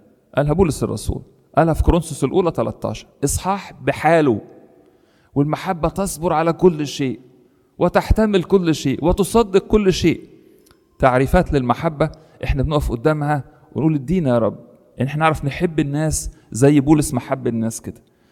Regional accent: Egypt; زي واحده من الحاجات اللي هي معتاده عندنا جدا احنا كمصريين

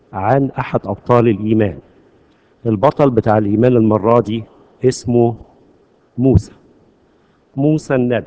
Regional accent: Egypt; فلنا الفخر إن إحنا مصريين

